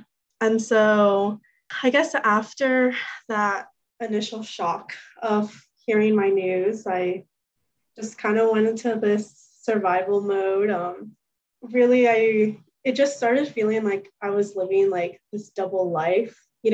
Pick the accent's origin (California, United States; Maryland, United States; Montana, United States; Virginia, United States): Virginia, United States; Chesapeake; I am from Chesapeake, Virginia.